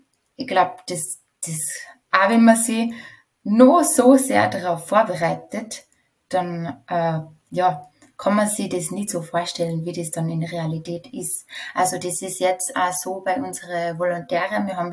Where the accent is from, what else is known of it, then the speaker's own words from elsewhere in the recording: Tyrol, Austria; ich bin in einem Bauernhof in Tirol aufgewachsen